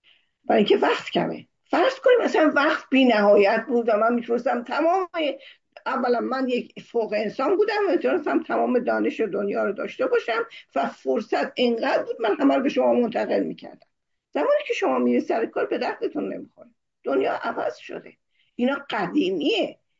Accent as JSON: {"language": "Persian", "country": "Iran", "also_born_or_lived": "France", "said": "من به عنوان یک ایرانی می رفتم سر کلاس دوره دکترا در دانشگاه سوربن،"}